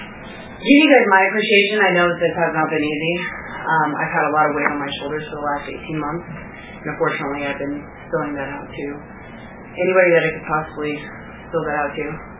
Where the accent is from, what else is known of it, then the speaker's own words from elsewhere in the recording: North Bonneville, Washington, United States; Where am I from? Yeah. I'm from North Bonneville, Washington.